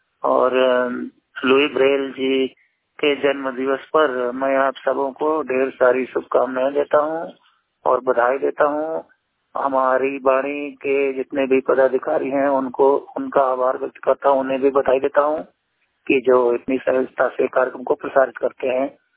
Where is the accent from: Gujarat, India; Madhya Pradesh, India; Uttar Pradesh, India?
Madhya Pradesh, India; मैं मध्य प्रदेश के सतना जिले के कोठी क्षेत्र का निवासी हूं